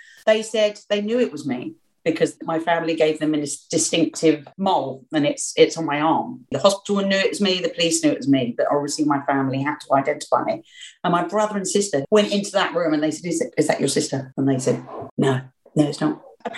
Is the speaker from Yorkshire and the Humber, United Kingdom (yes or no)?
no; London, United Kingdom; I'm a Londoner, I've got to get tickets to this.